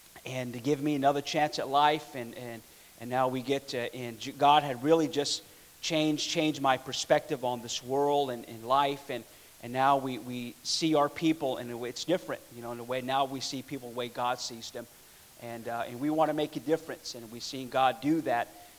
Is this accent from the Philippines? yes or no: no; Navajo Reservation, United States; We are from born and raised on the Navajo Reservation. It's where we're raised up.